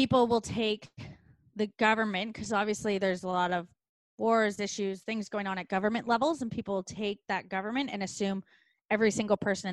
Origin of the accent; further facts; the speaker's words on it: Ontario, Canada; I grew up near Toronto.